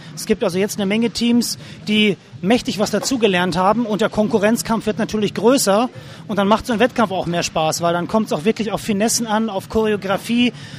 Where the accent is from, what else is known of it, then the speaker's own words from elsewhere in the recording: Kamen, North Rhine-Westphalia, Germany; Wir kommen aus Kamen, das ist bei Dortmund.